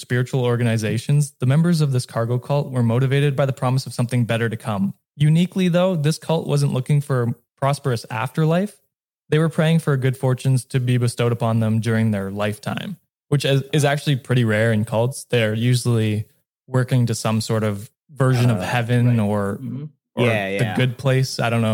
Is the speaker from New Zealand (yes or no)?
no; Canada; I'm Canadian, so I have no idea what I'm talking about.